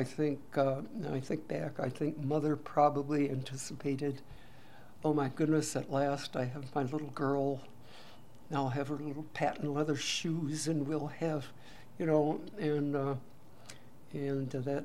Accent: Buffalo, New York, United States; born there; Well, after I was born in Buffalo, we lived there a year or so, and then we moved out into the country

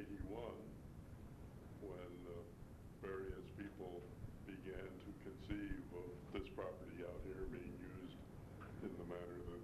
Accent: Michigan, United States; also born or lived in Illinois; I was born and raised in Michigan.

